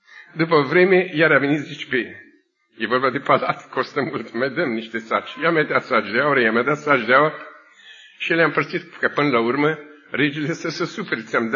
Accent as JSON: {"language": "Romanian", "country": "Romania", "said": "eu sunt din România"}